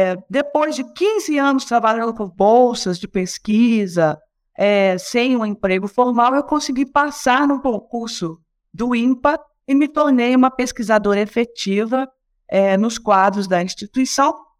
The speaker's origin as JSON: {"language": "Portuguese", "region": "Minas Gerais", "country": "Brazil", "tie": "born or raised there", "moved": "as an adult", "said": "Bom, nascida e criada em Minas Gerais, me formei em biologia pela UFMG. No dia seguinte, entrei no avião pela primeira vez e vim para a Amazônia."}